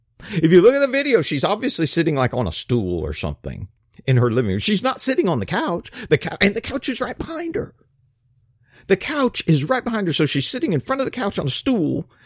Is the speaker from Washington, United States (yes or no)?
no; Georgia, United States; I'm back in my home state of Georgia.